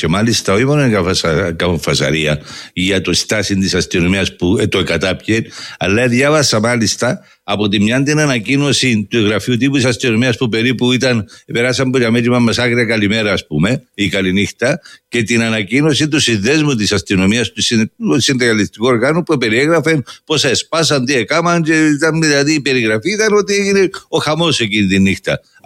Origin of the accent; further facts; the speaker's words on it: Nicosia, Nicosia District, Cyprus; Είμαι από Λευκοσία, δουλεύω σε σχολείο στο Φρέναρος και περνάω καθημερινά από τις περιοχές.